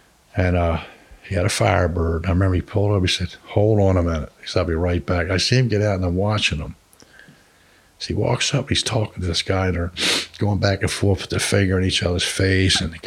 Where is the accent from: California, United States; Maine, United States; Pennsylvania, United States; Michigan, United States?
Pennsylvania, United States; Holmesburg; I'm from Holmesburg.